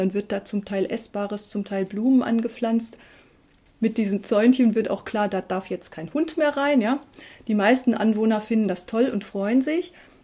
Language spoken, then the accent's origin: German; North Rhine-Westphalia, Germany; ich komme aus dem Ruhrgebiet